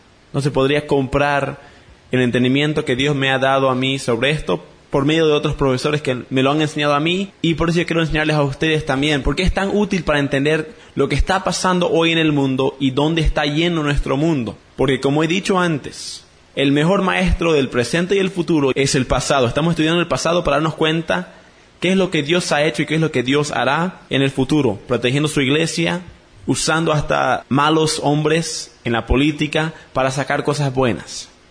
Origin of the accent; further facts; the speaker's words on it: Bolivia; born there; yo nací en Bolivia. Entonces yo tengo el privilegio de tener no solo cultura americana y pasaporte americano, pero cultura boliviana y pasaporte boliviano.